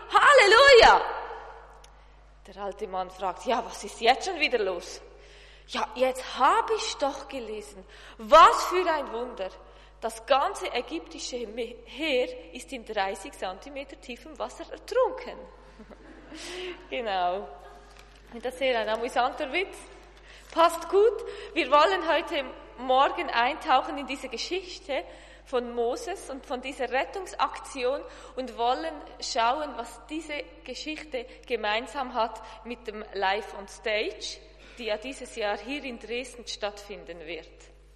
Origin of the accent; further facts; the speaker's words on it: Switzerland; Ich bin aus der Schweiz und ich bin gestern schon gekommen.